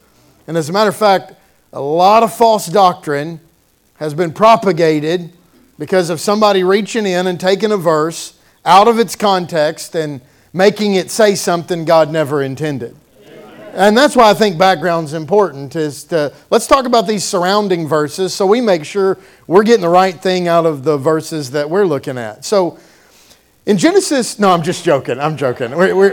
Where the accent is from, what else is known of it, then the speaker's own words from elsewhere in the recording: Kentucky, United States; I'm from Kentucky.